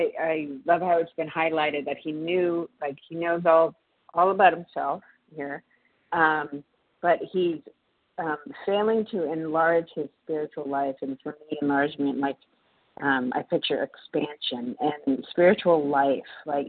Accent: Massachusetts, United States; now in New York, United States; From Massachusetts, but I'm currently in New York.

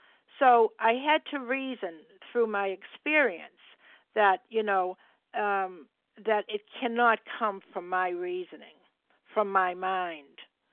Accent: Massachusetts, United States; I'm from Massachusetts and a grateful, recovered compulsive overeater.

